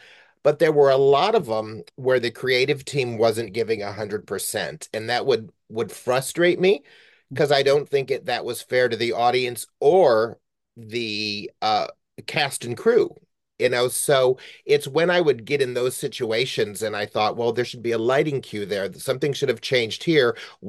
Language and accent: English; Cleveland, Ohio, United States; I was very, very lucky to have parents when I grew up in Cleveland that would take me to the Palace Theater or the State Theater in downtown Cleveland.